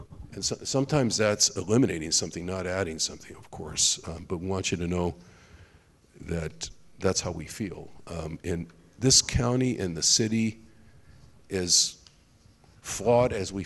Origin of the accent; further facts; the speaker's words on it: San Diego, California, United States; I know I'm from San Diego, but I want to introduce a bill to extend this across the state